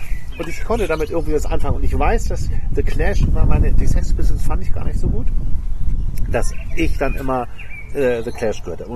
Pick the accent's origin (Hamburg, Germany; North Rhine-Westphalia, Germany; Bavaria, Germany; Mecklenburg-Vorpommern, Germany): Hamburg, Germany; Und ich komme aus Altona in Hamburg und da gab es den Spritzenplatz, oder den gibt es auch immer noch.